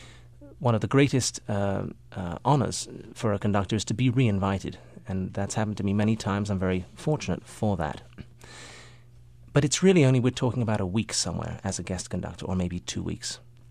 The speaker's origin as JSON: {"language": "English", "region": "England", "country": "United Kingdom", "tie": "born or raised there", "also_born_or_lived": "United States / Moscow, Russia", "accent": "English", "said": "spent my formative years in England, hence the accent, and grew up with the English styles of playing. I was born in America, and at age of five, I did move to Moscow."}